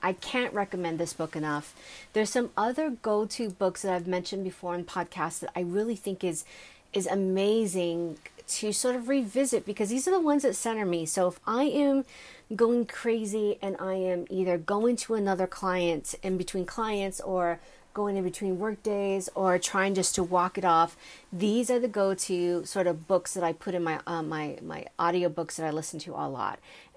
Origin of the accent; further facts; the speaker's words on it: Los Angeles, California, United States; I mean, I'm from Los Angeles, like we don't walk, we drive.